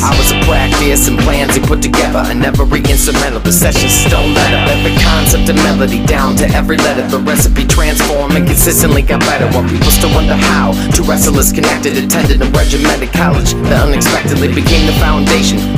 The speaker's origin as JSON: {"language": "English", "town": "Allendale", "region": "Michigan", "country": "United States", "said": "I'm from Allendale, you're from Okmulgee. I'm from Michigan, you're from Oklahoma."}